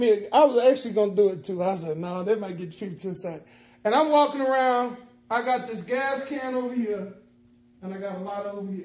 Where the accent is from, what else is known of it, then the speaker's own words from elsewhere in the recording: Charlotte, North Carolina, United States; I grew up in Charlotte, North Carolina, and where Jim Baker was.